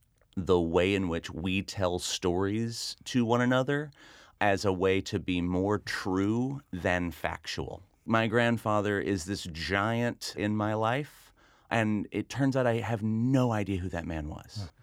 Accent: Pensacola, Florida, United States; I grew up in the Gulf Coast of Florida, but we grew up in a part of Pensacola that was definitely very much more Alabama. So that's what I usually say, is I grew up in a small Alabama town called Pensacola, Florida.

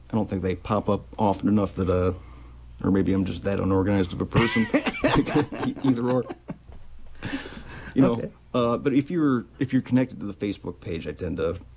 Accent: Mercer, Wisconsin, United States; moved away as an adult; also born or lived in Madison / Vail / Tucson; Yeah, I grew up in Mercer, my early 20s, moved to Madison for quite a while, had a jam band down there with some other local Northwoods boys that we all lived in Madison.

